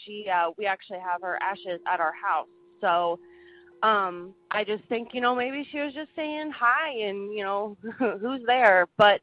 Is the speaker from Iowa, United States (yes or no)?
no; St. Louis, Missouri, United States; I'm from St. Louis, Missouri.